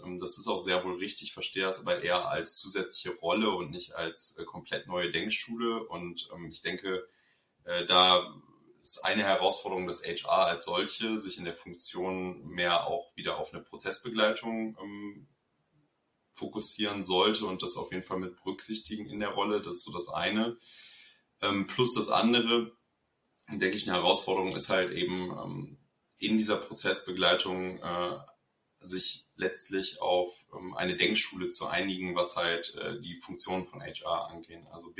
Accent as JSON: {"language": "German", "town": "Cologne", "region": "North Rhine-Westphalia", "country": "Germany", "tie": "born or raised there", "said": "ich komme aus Köln, bin hier geboren, aufgewachsen, in einem kleinen Nebenort, aber beruflich und auch von der Ausbildung her hier immer verankert gewesen in der Stadt"}